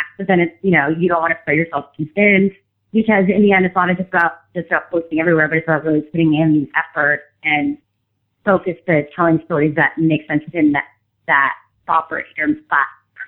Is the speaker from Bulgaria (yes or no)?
no; Montreal, Quebec, Canada; I grew up in Montreal, so I'm have a European vibe